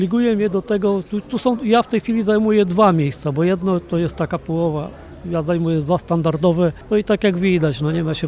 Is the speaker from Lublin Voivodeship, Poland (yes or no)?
yes; Lublin Voivodeship, Poland; pochodzę po prostu z okolic Dęblina. Typowe narzędzia takie rolnicze. Do tego mam sentyment, bo się tam wychowałem, pochodzę ze wsi